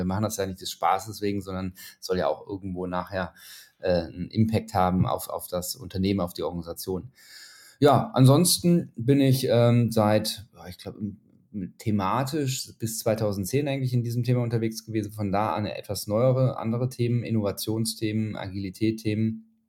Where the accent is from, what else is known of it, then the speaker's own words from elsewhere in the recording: Düsseldorf, North Rhine-Westphalia, Germany; ansonsten, wie gesagt, komme ich aus Düsseldorf